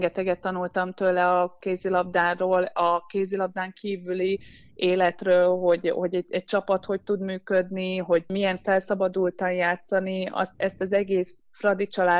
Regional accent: Hungary; Hát magyarként mondhatom, hogy ennek így nagyon örülünk

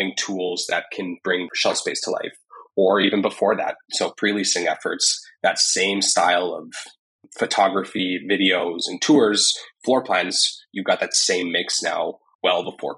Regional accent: Winnipeg, Manitoba, Canada; now in Toronto, Canada; Like when I moved from Winnipeg to Toronto, aka Las Vegas, I didn't have that opportunity to see a place to rent

